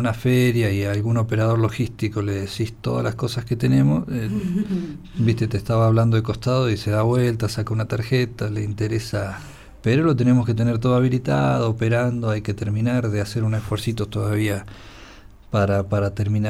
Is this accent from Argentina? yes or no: yes; Zapala, Neuquén, Argentina; Neuquén es carísimo y Zapala, por ahí los zapalinos estamos...